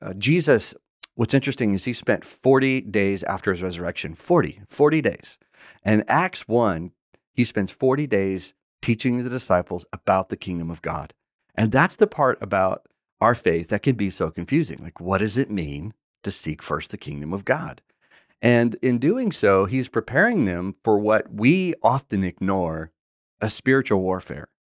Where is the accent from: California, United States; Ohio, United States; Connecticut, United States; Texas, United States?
California, United States; That's where I was from, Orange County.